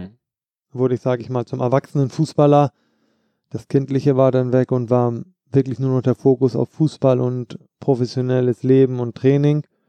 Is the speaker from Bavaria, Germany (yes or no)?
no; Hamburg, Germany; In Hamburg bin ich groß geworden und in Frankfurt ist meine fußballerische Heimat, sage ich immer.